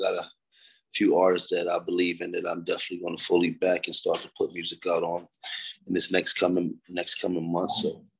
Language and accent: English; Bronx, New York, United States; also born or lived in Harlem; So I grew up in the Bronx and Harlem. These areas are flooded with a lot of Latin heritage, and this is how we learn how to talk Spanish, which we call Spanglish.